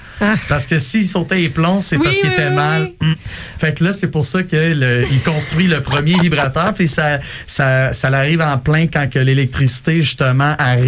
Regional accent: Quebec, Canada; accent: English; French is a second language; Désolé avec mon accent anglais.

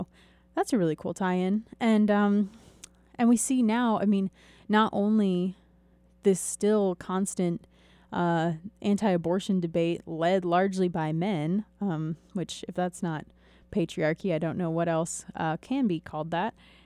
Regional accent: Arkansas, United States; now in California, United States; I grew up in Arkansas, worked there for 15 years in a laundry, moved to California.

